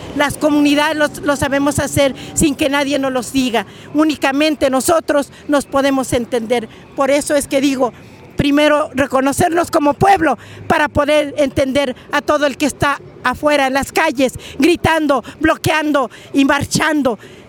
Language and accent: Spanish; Mexico